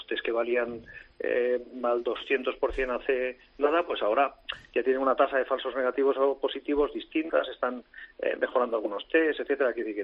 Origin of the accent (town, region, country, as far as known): Spain